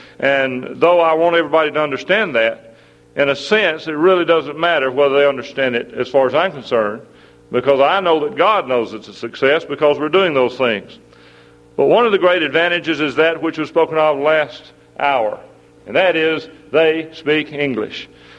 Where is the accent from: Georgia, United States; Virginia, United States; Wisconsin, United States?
Georgia, United States; also born or lived in Alabama; when I grew up in Georgia and lived in Georgia and Alabama and that area all my life. Some of you don't understand me as well because of my way of speaking sometimes.